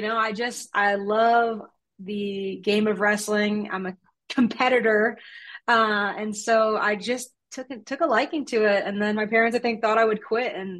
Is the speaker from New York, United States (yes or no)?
yes; Rocky Point, New York, United States; I'm from Rocky Point, New York.